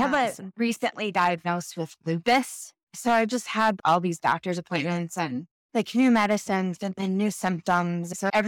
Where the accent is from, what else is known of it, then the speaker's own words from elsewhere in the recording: Michigan, United States; moved away as an adult; I'm originally from Michigan. But my husband's from here. So we met in Florida when we were in college together in the early 2000s. And then we moved here in 2015.